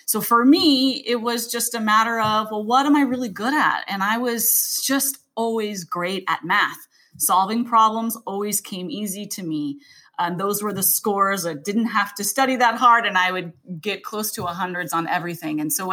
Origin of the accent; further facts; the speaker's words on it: Tulsa, Oklahoma, United States; born there; I was born in Tulsa, Oklahoma.